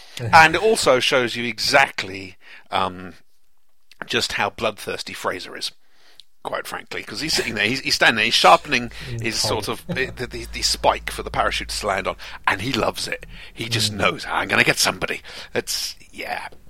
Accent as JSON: {"language": "English", "country": "Jersey", "said": "I'm from Jersey."}